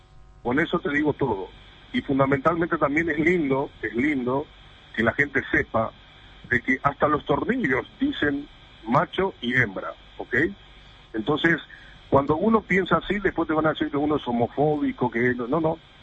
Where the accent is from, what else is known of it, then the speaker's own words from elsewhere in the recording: Paraguay; voy a sentirme orgulloso siempre de ser paraguayo.